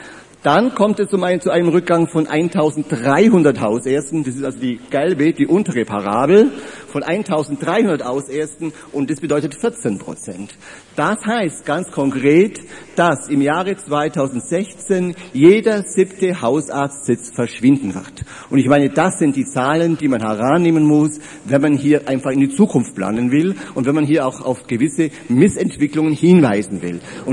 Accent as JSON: {"language": "German", "region": "Bavaria", "country": "Germany", "tie": "born or raised there", "said": "Gehen wir in den Südwesten Bayerns, in meine Heimat nach Schwaben"}